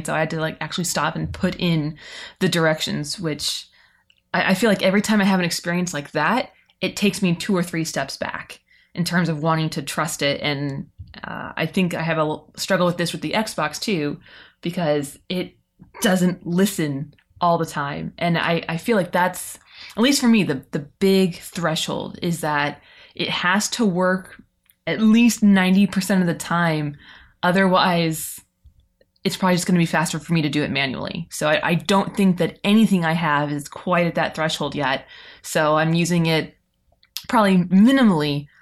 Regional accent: Arizona, United States; well, I pronounce it Quince, but that's because I grew up in Arizona. Most people out here in Maryland pronounce it Quince.

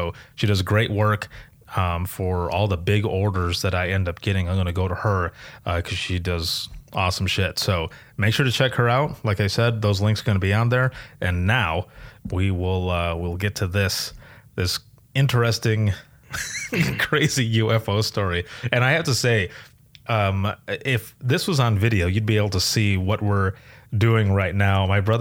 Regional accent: Fennville, Michigan, United States; Now, my brother and I grew up in Finville, which is within Allegan County.

